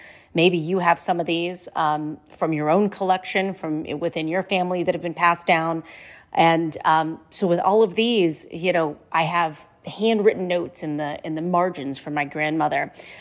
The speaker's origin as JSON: {"language": "English", "town": "Youngstown", "region": "Ohio", "country": "United States", "tie": "born or raised there", "said": "And you mentioned my hometown area, the Youngstown Mount Carmel Festival"}